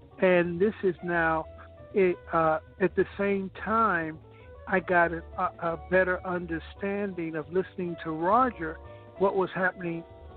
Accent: New York City, New York, United States; born there; I was born in Harlem.

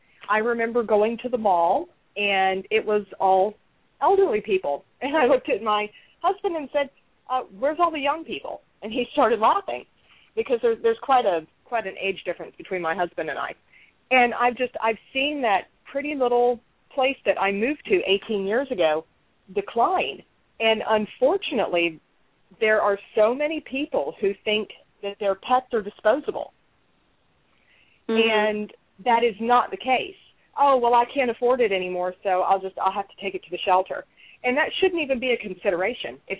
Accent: Orlando, Florida, United States; now in Pasco County, United States; And for my part, too, I moved over to Pasco County from the Orlando area. That's where I'm originally from, 18 years ago.

